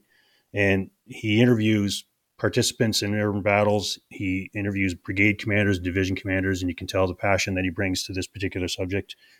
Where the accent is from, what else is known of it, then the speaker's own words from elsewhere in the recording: Canada; I'm Canadian, but it's also our backgrounds, right?